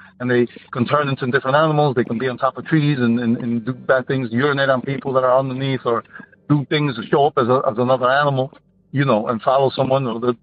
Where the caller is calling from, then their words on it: Brooklyn, New York, United States; I'm calling from Brooklyn, New York.